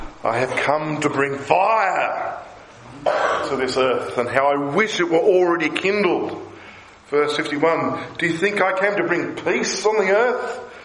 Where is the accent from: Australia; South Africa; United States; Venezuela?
Australia; moved away; they'll hear my funny accent and they'll ask where I'm from. And they'll say, are you visiting? I'll say, no, I live here. And they go, why? Why would you want to move from Australia to this place?